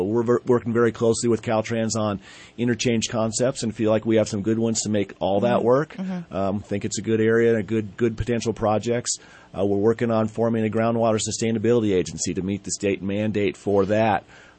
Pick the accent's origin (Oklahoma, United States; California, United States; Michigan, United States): California, United States; Weaverville; But as I mentioned, I was born and raised in Weaverville, Trinity High grad, went to Davis, found my way to the Bay Area for 5 years